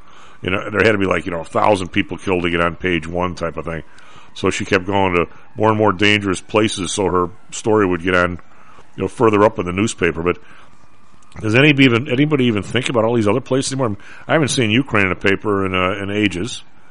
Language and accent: English; United Kingdom; We're British.